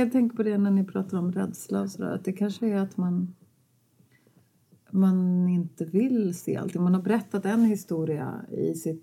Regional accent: Vaasa, Ostrobothnia, Finland; born there; Och mamma var svensk skådespelerska på Svenska Teatern i Vasa. Mm. Och så föddes jag där

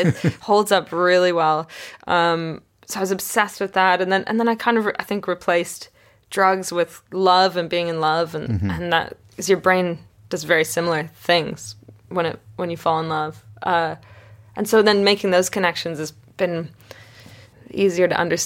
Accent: Canada; Yeah, I grew up in Canada.

